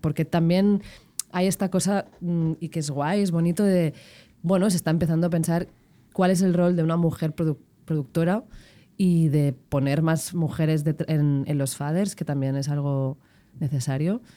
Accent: Sant Just Desvern, Catalonia, Spain; Sant Just Desvern, de donde soy.

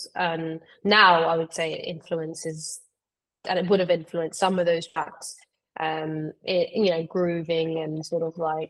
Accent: South East England, United Kingdom; moved away as an adult; because I was from parent towns near Portsmouth, so it was like uni towns

